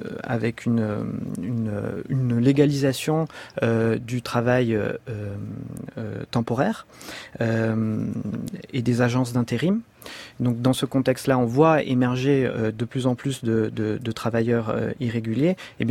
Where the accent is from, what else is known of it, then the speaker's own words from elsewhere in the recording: France; ce qui correspondrait chez nous en France aux employés qui seraient embauchés en CDI